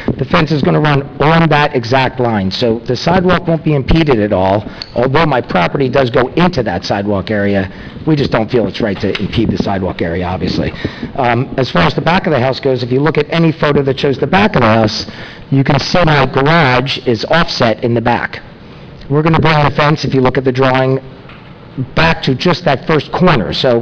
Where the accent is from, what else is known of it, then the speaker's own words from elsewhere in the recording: Philadelphia, Pennsylvania, United States; now in Margate, United States; You know, we're from Philadelphia. So we just decided after 30 years, and our children are 28 and 24, we think we'd like to live here.